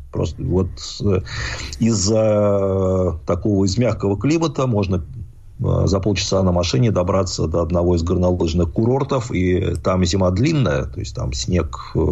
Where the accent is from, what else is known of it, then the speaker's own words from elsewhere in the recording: Khimki, Moscow Oblast, Russia; я родился не просто в Химках, это ладно бы. Ну, я родился в Старых Химках.